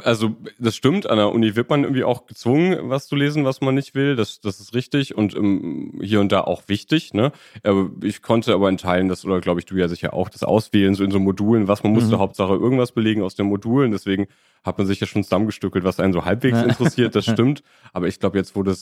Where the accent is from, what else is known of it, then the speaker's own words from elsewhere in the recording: Münster, North Rhine-Westphalia, Germany; In manchen Bundesländern musste man es nicht tun, manch bei uns in Münster war das bei mir.